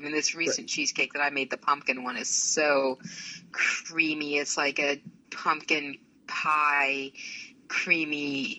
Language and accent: English; East of England, United Kingdom; I was raised in Southeast Anglia, so it's probably, you know, something.